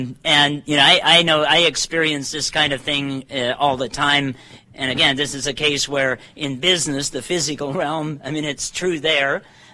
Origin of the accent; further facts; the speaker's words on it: Ohio, United States; I'm not from Missouri, but I am from Ohio, right?